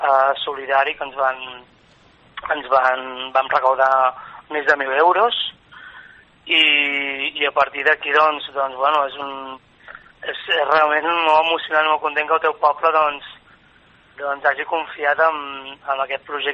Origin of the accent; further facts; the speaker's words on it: Calella, Catalonia, Spain; sort d'haver nascut a un gran poble, no? Ja sembla que els últims anys no puc estar gairebé mai en el meu poble